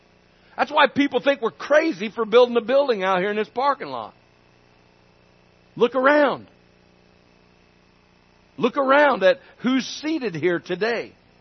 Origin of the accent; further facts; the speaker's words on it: Myrtle Creek, Oregon, United States; What a privilege it is to be in Myrtle Creek, Oregon, my hometown